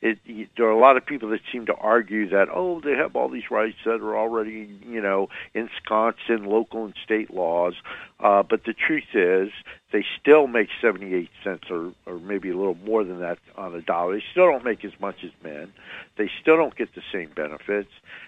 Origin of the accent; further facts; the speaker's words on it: New Jersey, United States; I grew up in North New Jersey. It was a very corrupt city. I grew up in the Italian neighborhood.